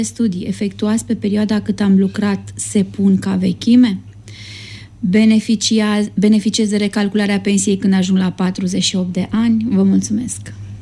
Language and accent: Romanian; Prahova, Romania; sunt din Prahova. Sunt născută în iunie 1975.